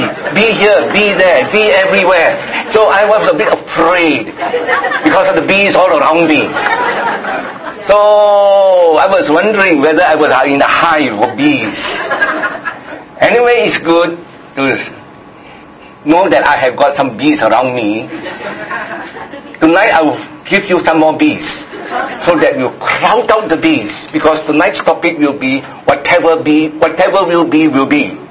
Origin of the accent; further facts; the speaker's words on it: Penang, Malaysia; Many were asking me where I was from. They thought that I was from Singapore or somewhere else. I'm from Penang. So I welcome you all to Penang.